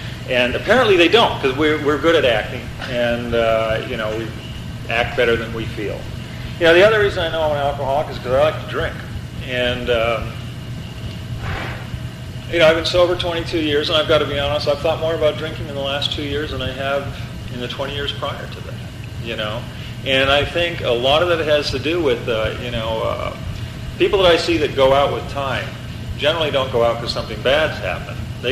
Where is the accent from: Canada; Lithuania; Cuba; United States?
Canada; born there; I was born in Canada. My father was a member of the Royal Canadian Air Force